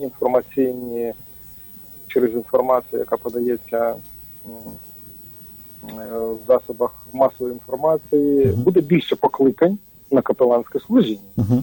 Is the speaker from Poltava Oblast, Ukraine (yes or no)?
yes; Lubny, Poltava Oblast, Ukraine; А я сам з Лубен. Зустрів там хлопчика з Лубен. Так що поговорили трошки про наше містечко.